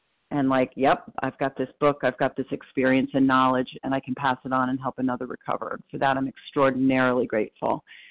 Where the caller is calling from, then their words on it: Portland, Maine, United States; I'm calling in from Portland, Maine